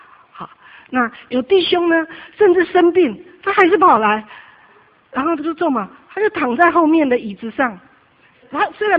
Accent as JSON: {"language": "Chinese", "country": "China", "said": "我好像更多的看见我们中国人真的是5000年悠久历史文化"}